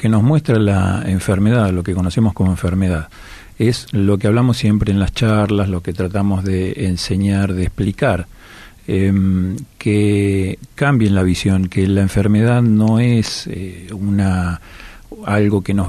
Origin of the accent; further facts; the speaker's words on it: Campana, Buenos Aires Province, Argentina; yo como soy de Campana, recuerdo que soy de Campana.